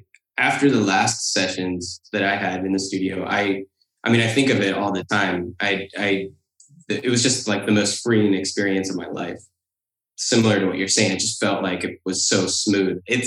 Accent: Phoenicia, New York, United States; When I was growing up, I grew up in the Catskill Mountains in Phoenicia, New York.

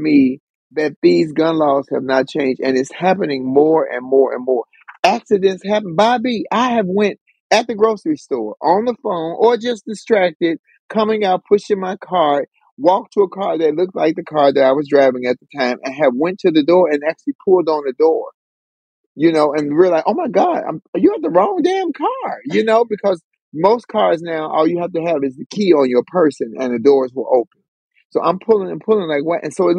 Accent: Chicago, Illinois, United States; We're afraid of kids because kids, especially in Chicago, my hometown, they jacking you at 11 and 12 years old at the gas stations.

